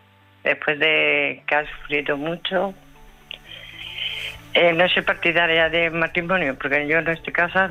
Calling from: Alameda de la Sagra, Castilla-La Mancha, Spain; de Alameda de la Sagra

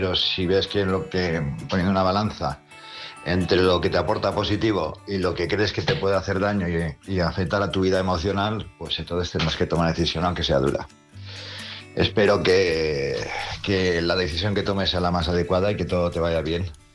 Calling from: Palma, Balearic Islands, Spain; de Palma, Mallorca.

